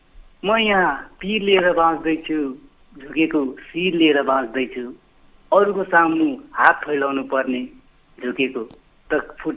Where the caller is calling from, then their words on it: Madhesh Province, Nepal; म चाहिँ पर्सा जिल्लाको छोरी गाविस वार्ड नम्बर 8